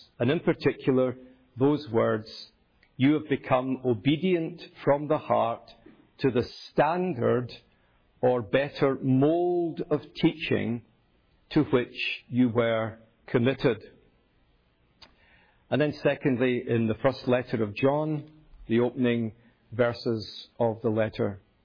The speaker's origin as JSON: {"language": "English", "town": "Glasgow", "region": "Scotland", "country": "United Kingdom", "tie": "born or raised there", "accent": "Scottish", "lives_now": "United States", "said": "You'll gather from my accent that I'm not from here. In case you're wondering, it is Scottish, from the top of my head to the soles of my feet. I'm a Scot, born and raised in the great city of Glasgow."}